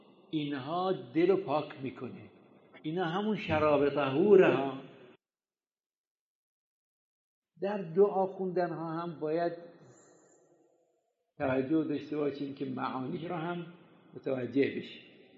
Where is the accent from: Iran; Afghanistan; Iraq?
Iraq; Karbala, Karbala Governorate; اول که ما کربلا مشرف بودیم در ایام جوانی و نوجوانی و بچگیمون، این توی بازارهای کربلا، این بازار زینبیه، بازار قبله، بازار وامفاده، بازاری که در کربلا بود